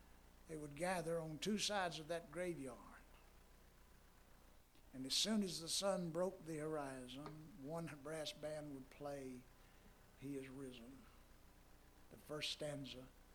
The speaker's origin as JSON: {"language": "English", "town": "Winston-Salem", "region": "North Carolina", "country": "United States", "said": "Well, I was from Winston-Salem, North Carolina, and it's a big Moravian town"}